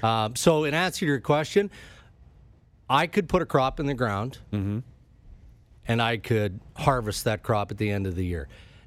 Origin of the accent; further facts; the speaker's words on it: Western Canada, Canada; I come from Western Canada, right?